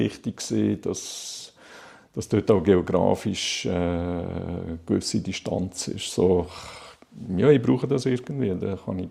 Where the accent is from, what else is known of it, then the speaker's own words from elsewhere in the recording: Balsthal, Solothurn, Switzerland; now in Solothurn, Switzerland; Ich bin in Ballstuhl aufgewachsen, Ballstal. Das ist knapp 15 Kilometer von Solothurn weg, hinter den Bergen im Jura, Solothurner Jura.